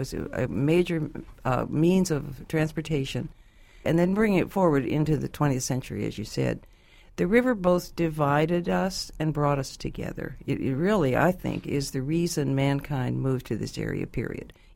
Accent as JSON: {"language": "English", "town": "Tulsa", "region": "Oklahoma", "country": "United States", "tie": "born or raised there", "said": "I grew up in West Tulsa."}